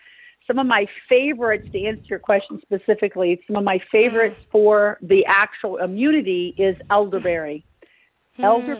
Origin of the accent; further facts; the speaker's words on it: Missouri, United States; born and raised in Midwest Missouri in the United States.